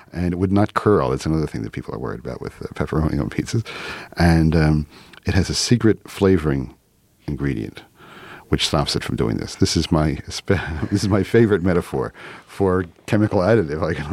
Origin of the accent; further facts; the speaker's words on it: Philadelphia, Pennsylvania, United States; When I grew up in Philadelphia, we did not have pizza.